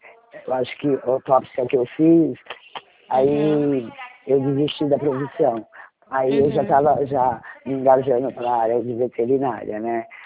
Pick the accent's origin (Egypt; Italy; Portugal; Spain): Spain; moved away as an adult; now in Brazil; É, eu sou da Espanha. Fui pra cá